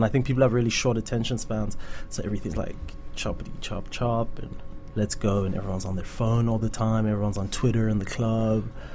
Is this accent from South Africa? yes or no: yes; South Africa; as a South African, you see America through so much.